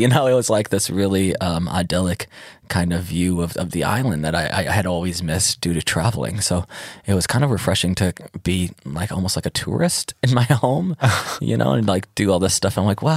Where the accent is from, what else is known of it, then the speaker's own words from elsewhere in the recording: Bern, Switzerland; now in Ibiza, Spain; From Bern, yeah.